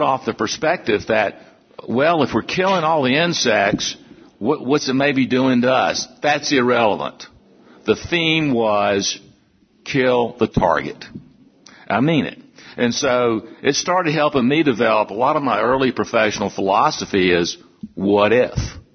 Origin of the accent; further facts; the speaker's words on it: South Carolina, United States; growing up in South Carolina on what we call the coastal plain, which is a very highly productive agricultural area, cotton, corn, tobacco.